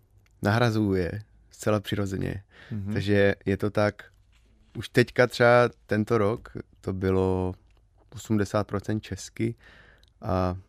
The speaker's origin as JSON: {"language": "Czech", "region": "Moravia", "country": "Czechia", "said": "protože jak jsem z Moravy, mám fakt jako kousek Slovensko. Dejme tomu 20 kilometrů od hranic, tak jsem trošku jako Slovák v podstatě."}